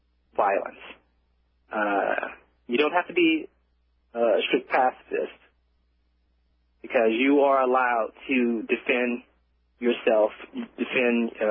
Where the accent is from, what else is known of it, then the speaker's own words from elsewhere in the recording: New Orleans, Louisiana, United States; now in Texas, United States; Not originally. I've been in Texas for the past decade, but I'm originally from New Orleans.